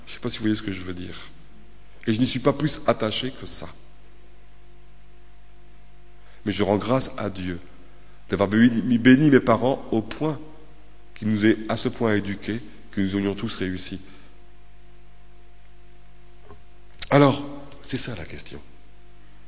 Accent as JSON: {"language": "French", "town": "Lille", "region": "Hauts-de-France", "country": "France", "tie": "born or raised there", "said": "J'ai grandi à Fives, un quartier hyper populaire, un quartier d'ouvriers. C'est le quartier de mon enfance, de ma jeunesse, etc."}